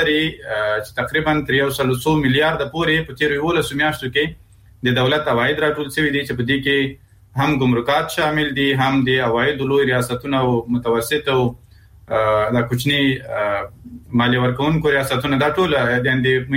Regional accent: Afghanistan; زه شخصا د یو افغان په حیث دې ته خوشاله یم

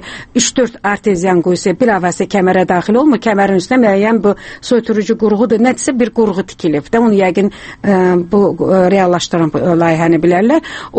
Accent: Shaki, Azerbaijan; Çünki o zona mən Şəkidənəm və bilirəm o torpağın müəyyən bir hissəsi çınqıllıqdır

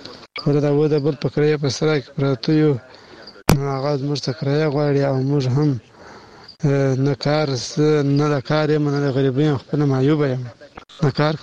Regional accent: Badghis, Afghanistan; now in Kandahar, Afghanistan; اصلي د بادغیس ولایت بنمنغاد ولسوالۍ یم، خو فلحال اوس په کندهار کې اوسېږم.

